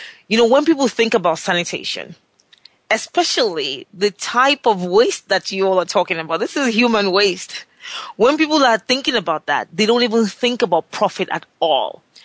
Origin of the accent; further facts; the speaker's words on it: Nigeria; I'm originally from Nigeria